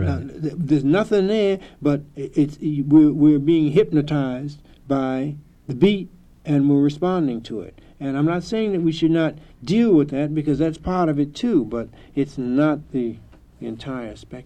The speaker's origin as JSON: {"language": "English", "town": "Boston", "region": "Massachusetts", "country": "United States", "lives_now": "New York, United States", "said": "who used to come on Friday nights and Saturday nights here in New York. I'm from Boston."}